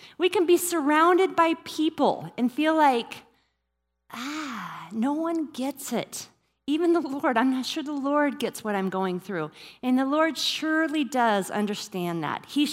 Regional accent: Iowa, United States; And I was born and raised in Iowa. And I know what it means. We live in the desert now

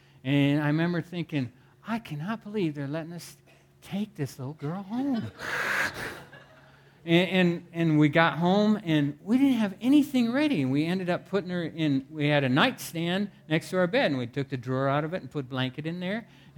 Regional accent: Iowa, United States; You know, I grew up in Iowa. I grew up on a farm.

